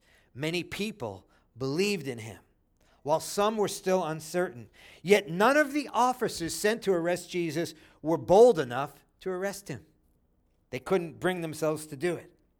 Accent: Flatbush, New York, United States; Now, these were guys from Canarsie. That's a neighborhood. It won't make a lot of sense to you. I'm from Flatbush. They're from Canarsie.

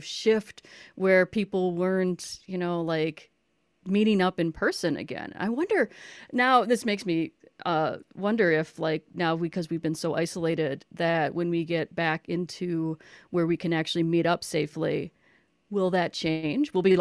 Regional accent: Milwaukee, Wisconsin, United States; I'm from Milwaukee, so I totally understand this.

